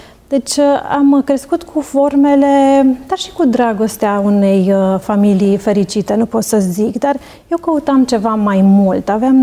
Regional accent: Arad, Arad County, Romania; Eu și fratele meu suntem singurii copii ai părinților noștri. Suntem din Arad. Familia noastră este parte din Biserica Adventistă din Strămoș, din Străbunici

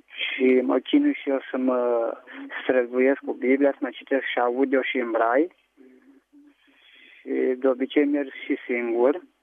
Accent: Roman, Neamț County, Romania; De la Roman.

